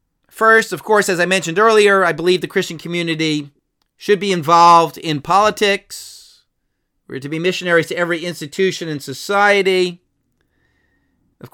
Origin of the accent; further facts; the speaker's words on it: Harrington Park, New Jersey, United States; I'm a native of Bergen County. I was raised in Harrington Park. Oddly enough, right down the road from Cory Booker's family home. I attended First Baptist Church of Hackensack.